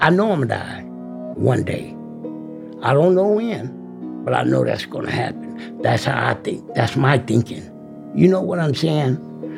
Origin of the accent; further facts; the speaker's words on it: Riverside, California, United States; I'm from Riverside, and I'm 61 years old.